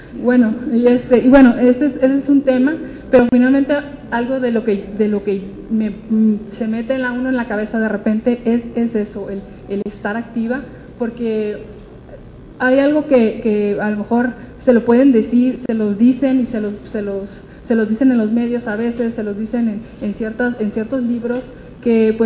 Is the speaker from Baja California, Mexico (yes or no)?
yes; Tijuana, Baja California, Mexico; yo soy de Tijuana, Baja California, viajo cada semana 3 horas de venida, 3 horas de regreso.